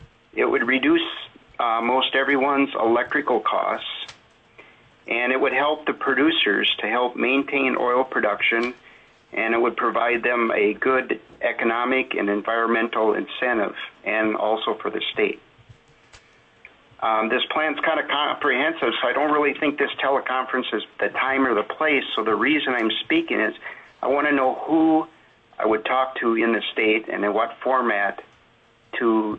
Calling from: Valdez, Alaska, United States; from Valdez. I'm a 26-year resident of Alaska.

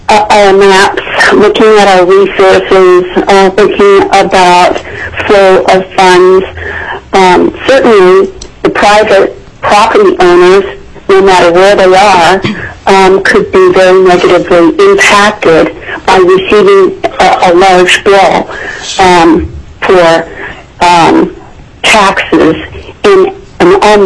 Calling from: Anchorage, Alaska, United States; I'm calling from Anchorage, Alaska

